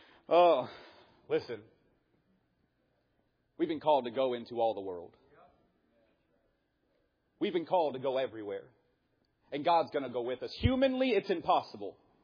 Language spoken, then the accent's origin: English; Pennsylvania, United States; now in Ohio, United States; I'm from Pennsylvania. And this makes me laugh so much. Because when I was in Pennsylvania, you know what we would say?